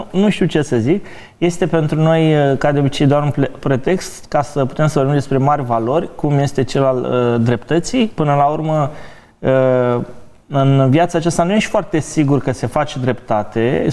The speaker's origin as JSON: {"language": "Romanian", "country": "Romania", "said": "așa ca român, ne făcea și pe noi să ne simțim așa un pic"}